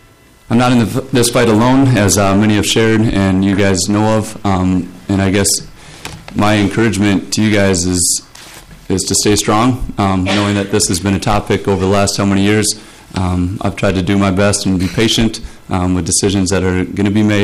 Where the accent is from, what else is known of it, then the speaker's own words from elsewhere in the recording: Pillager, Minnesota, United States; Again, I'm from Pillager, Minnesota, an art teacher.